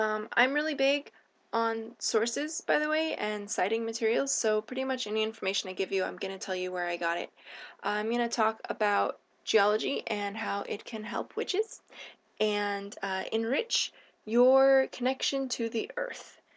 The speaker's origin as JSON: {"language": "English", "region": "Pacific Northwest", "country": "United States", "said": "First of all, I am from the Pacific Northwest."}